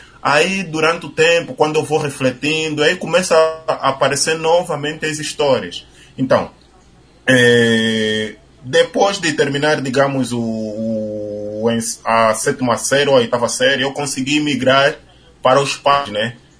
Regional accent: Angola; now in Brazil; Só que quando eu chego no Brasil, muita gente me perguntava, você de onde? Eu dizia, sou de Angola.

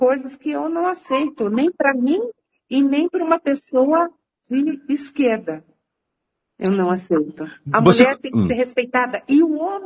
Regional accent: Maringá, Paraná, Brazil; born there; o povo de Maringá, que bom, é o meu povo onde eu nasci.

